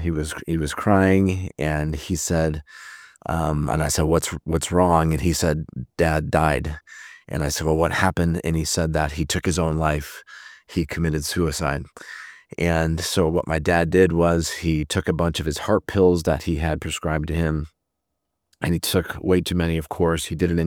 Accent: Chicago, Illinois, United States; some of the soil that I grew up in Chicago and in my family, in my home

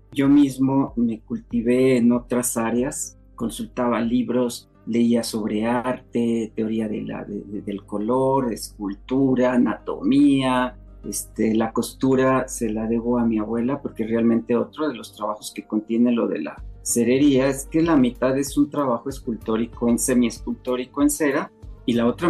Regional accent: Salamanca, Guanajuato, Mexico; Yo soy de Salamanca, Guanajuato, reconocida por la tradición de los nacimientos de cera.

